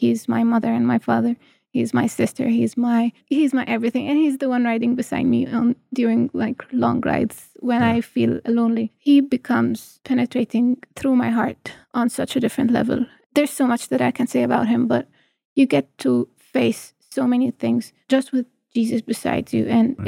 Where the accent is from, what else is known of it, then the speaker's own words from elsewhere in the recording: Egypt; Egypt and the poor areas there. So I grew up seeing how God is really at work in so many places in my home country.